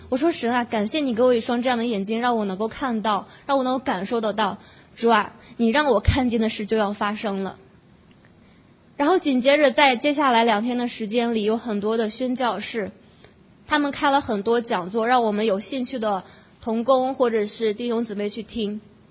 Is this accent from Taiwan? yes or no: no; China; 我们中国人人数很庞大